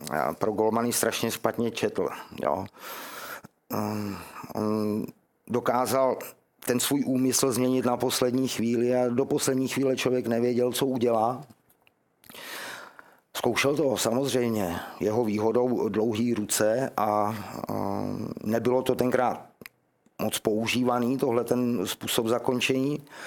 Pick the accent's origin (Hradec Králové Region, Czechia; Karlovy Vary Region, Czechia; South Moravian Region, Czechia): Hradec Králové Region, Czechia; Hradec Králové; Mimochodem rodák z Hradce Králové, ano. Jako já.